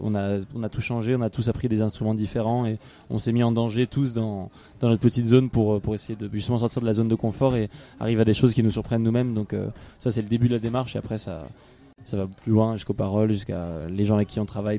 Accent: Toulouse, Occitanie, France; c'est normal que c'est un truc nous on est habitué parce qu'on vient de Toulouse

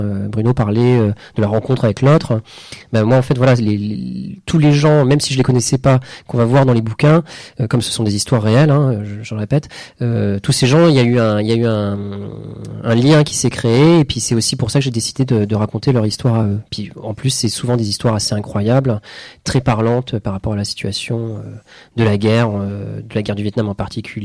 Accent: France; moi je suis français, mais avec des origines vietnamiennes.

